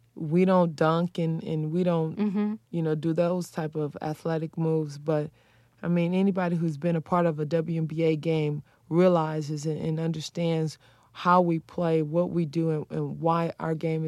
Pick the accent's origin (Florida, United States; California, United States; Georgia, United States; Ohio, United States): California, United States; Los Angeles; Growing up in Watts, you're kind of surrounded by your environment, and that's it.